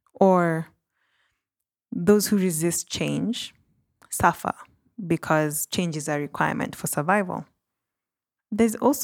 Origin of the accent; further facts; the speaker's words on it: Kenya; But being a Kenyan, the theme that really hit home and hit me hard is this factor of being internally displaced in your own country.